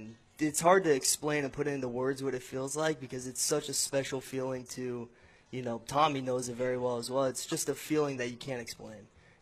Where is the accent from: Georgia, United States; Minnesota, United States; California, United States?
California, United States; I mean, I grew up in Orange County